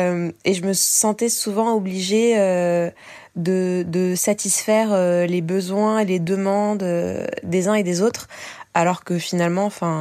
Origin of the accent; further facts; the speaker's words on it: Casablanca, Casablanca-Settat, Morocco; also born or lived in Paris, France; je suis amazigh jusqu'à la moelle. Je suis marocaine, je suis musulmane, je suis française, je suis parisienne, je suis casablancaise.